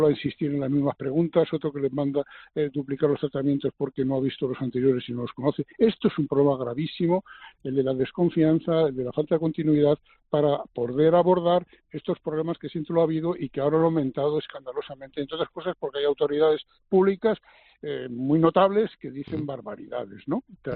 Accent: Aranjuez, Community of Madrid, Spain; ya estoy en mi tierra, yo vivo en Aranjuez

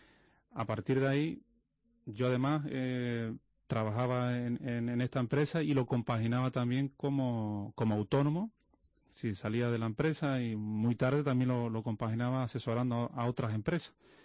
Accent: San Bartolomé de Tirajana, Canary Islands, Spain; soy de San Bartolomé.

